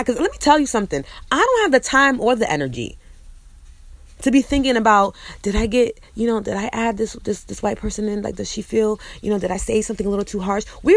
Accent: New York, United States; And I'm always like, oh, I'm from New York.

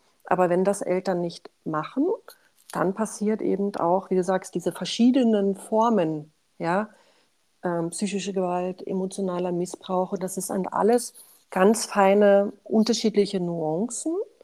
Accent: East Germany, Germany; und ich bin in der DDR aufgewachsen

